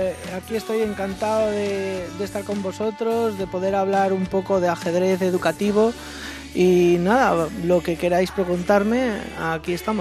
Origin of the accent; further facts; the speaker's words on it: L'Olleria, Valencian Community, Spain; Pues empecé como a los 5 años en mi pueblo, en Lollería